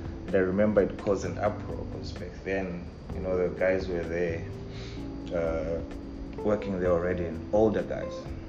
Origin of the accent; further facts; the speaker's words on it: Harare, Zimbabwe; also born or lived in Nyanga; Well, I grew up in Zimbabwe. I grew up in Harare. Born in a small town called Nyanga, but I stayed with my dad in Harare for most part of my life.